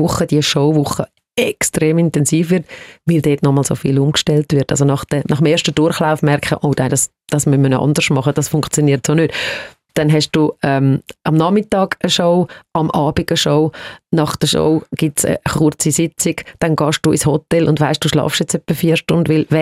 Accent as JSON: {"language": "German", "country": "Switzerland", "tie": "born or raised there", "said": "Also ich habe halt immer wirklich sehr stark das spanische Element bei mir daheim. Auf der anderen Seite bin ich da in der Schweiz aufgewachsen und habe sehr behütete Kindheit gehabt. Ich bin ein Waldkind gewesen. Ich bin neben dem Wald aufgewachsen."}